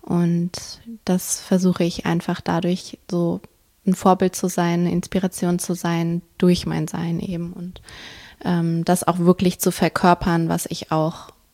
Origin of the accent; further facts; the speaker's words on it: Hesse, Germany; also born or lived in Düsseldorf; ich komme aus Hessen, habe lange Zeit in Düsseldorf gelebt, aktuell wohnungslos